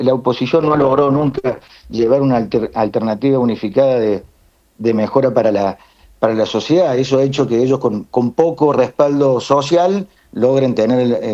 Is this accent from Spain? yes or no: no; Córdoba, Argentina; soy cordobés, soy un empresario acá de la provincia